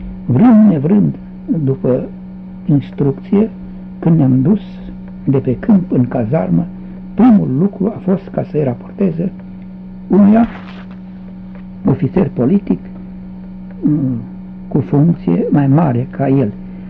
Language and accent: Romanian; Timișoara, Timiș County, Romania; I-am spus că sunt din Timișoara și că nu-i rău la armată.